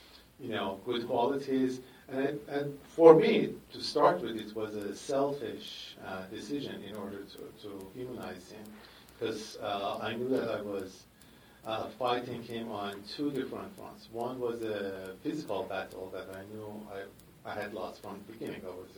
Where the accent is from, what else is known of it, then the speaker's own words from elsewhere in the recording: Iran; Oh, I'm Iranian. So I grew up in Iran, and I had worked in Iran for 12 years after I went back to Iran as a filmmaker, as a journalist.